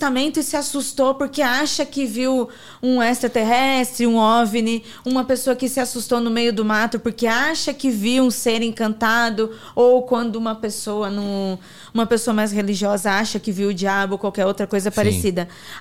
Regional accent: Registro, São Paulo, Brazil; Essa história aconteceu em Registro, né, interior de São Paulo. Lá na minha cidade, aconteceu na Vila Nova.

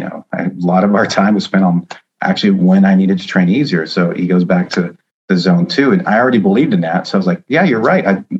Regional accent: United States; just because of the you know, being American, being in national championships.

